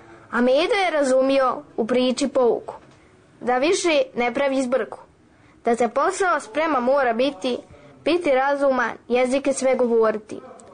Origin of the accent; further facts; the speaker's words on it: Republika Srpska, Bosnia & Herzegovina; učenica sam 6. razreda, dolazim iz Ervinte, iz Republike Srpske, imam 12 godina.